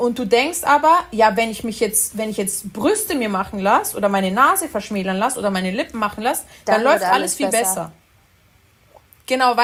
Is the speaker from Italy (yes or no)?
yes; Italy; wir sind Italiener, mein Onkel ist Sizilianer, mein anderer Onkel ist Napoletaner, also mein Papa ist Römer